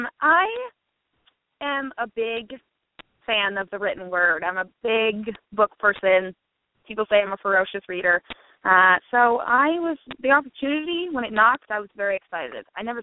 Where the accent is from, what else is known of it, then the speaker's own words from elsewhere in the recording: Portland, Oregon, United States; I'm from Portland, Oregon, and we have Powell's here.